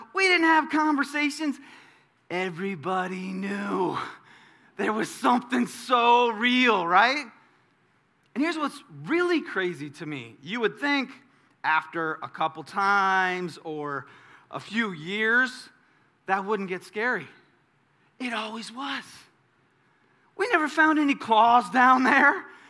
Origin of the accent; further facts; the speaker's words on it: New Jersey, United States; My basement, people, I grew up in New Jersey in our basement down there.